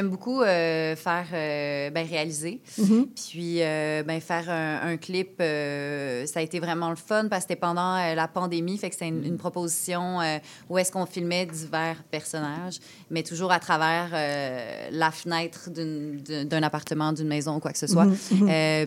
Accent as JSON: {"language": "French", "town": "Quebec City", "region": "Quebec", "country": "Canada", "also_born_or_lived": "Montreal", "moved": "as an adult", "said": "Moi, je viens de Québec, premièrement. À 19 ans, je suis rentrée à l'école de théâtre à Saint-Hyacinthe, où j'ai fait ma formation d'actrice. Puis, à 22 ans, j'ai fini ça, cette formation-là, puis j'ai déménagé à Montréal"}